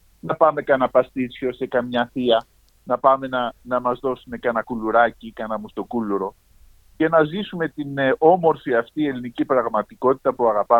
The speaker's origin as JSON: {"language": "Greek", "town": "Sydney", "region": "New South Wales", "country": "Australia", "tie": "born or raised there", "also_born_or_lived": "Athens", "said": "Το Σίδνεϊ βέβαια μου λείπει πάρα πολύ. Εγώ μεγάλωσα στο Bondi Beach. Είμαι συνηθισμένος να μένω δίπλα στη θάλασσα. Από την πλευρά την ελληνική πέρασα πολύ καιρό στην Αθήνα και στον Πειραιά και κοντά στη θάλασσα."}